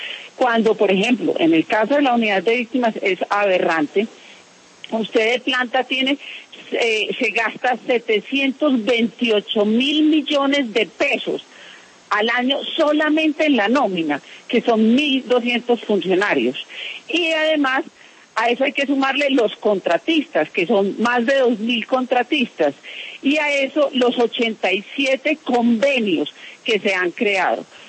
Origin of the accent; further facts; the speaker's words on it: Colombia; víctimas yo creo que somos todos los colombianos.